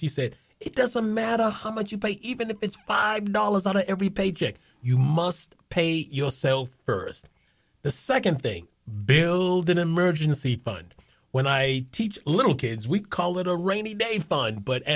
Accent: Boston, Massachusetts, United States; I am a financial literacy teacher at a high school on the North Shore. I am originally from Boston, and I'm just happy to be here.

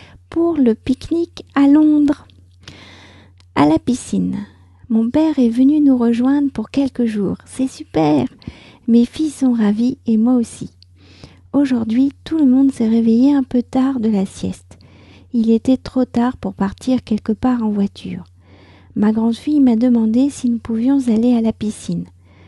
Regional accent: France; je suis française, j'habite près de Paris

